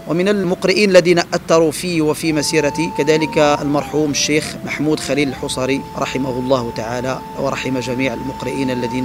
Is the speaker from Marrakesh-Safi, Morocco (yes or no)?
yes; Marrakesh-Safi, Morocco; also born or lived in Casablanca; كنت أؤم الناس في صلاة التراويح وأنا ابن 10 سنين تقريبا، فصليت بالناس في قريتي التي كنت أحفظ فيها القرآن، ثم في بعض المساجد في مدينة آسفي